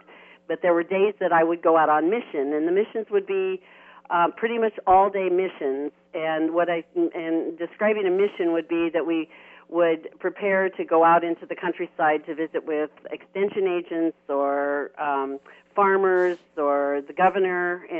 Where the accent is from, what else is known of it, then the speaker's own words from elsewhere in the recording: United States; But in my opinion, and being an American taxpayer, I was looking and evaluating the last 10 years of projects